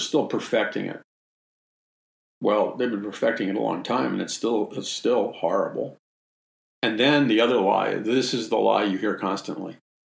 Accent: Jackson Heights, New York, United States; when I was a kid growing up in Jackson Heights, Queens, and the communists and the Marxists.

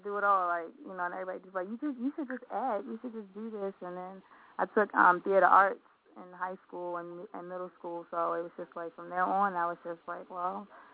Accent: Baltimore, Maryland, United States; I'm from Baltimore.

